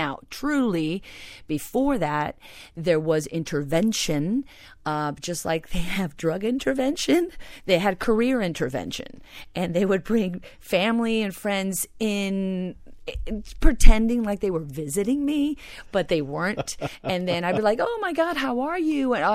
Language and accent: English; Plantation, Florida, United States; Well, growing up in Broward, I was truly a minority. We were one of the few Cuban families or Hispanic families in Plantation.